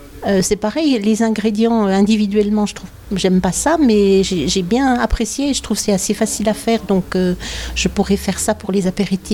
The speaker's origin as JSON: {"language": "French", "town": "Besançon", "region": "Bourgogne-Franche-Comté", "country": "France", "said": "Je viens de Besançon, dans le Doubs."}